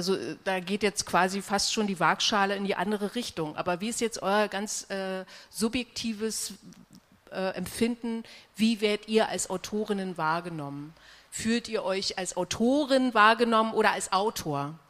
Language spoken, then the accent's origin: German; East Germany, Germany; wir sind alle aus dem Osten, ja, also wir sind alle 4 im Osten groß geworden